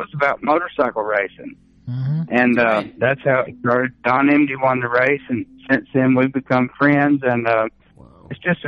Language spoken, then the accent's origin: English; Georgia, United States; I love to hear you guys talk, because I'm from Georgia.